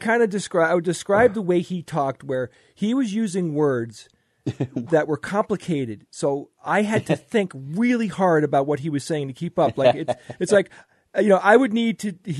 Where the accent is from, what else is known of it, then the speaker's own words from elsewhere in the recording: New York, United States; I mean, I'm a New Yorker. You know what I mean? I grew up going to that city on weekends